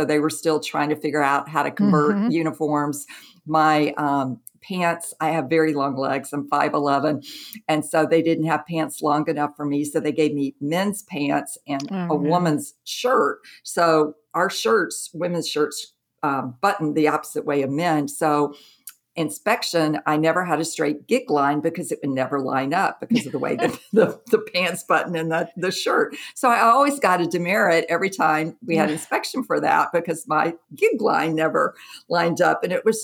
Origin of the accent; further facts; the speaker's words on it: Jackson, Mississippi, United States; I grew up in the South in Jackson, Mississippi. So very much Southern, the Bible Belt, a lot of racial tension in that area. But yeah, it was Mississippi.